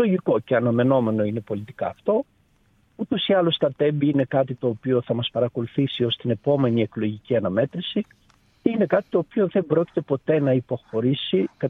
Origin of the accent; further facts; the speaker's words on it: Greece; Αν μιλήσουμε ως Έλληνες, δεν πρέπει να ξεχνάμε ότι είμαστε ένας μικρός τόπος.